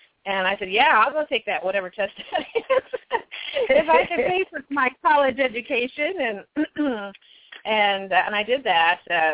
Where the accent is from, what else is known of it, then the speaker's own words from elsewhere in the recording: Alvin, Texas, United States; First of all, I have to say I'm from Texas, Alvin, Texas. You probably know where that is, Anthony and Bill. Near Houston, home of Nolan Ryan if you're a baseball fan. I miss Texas.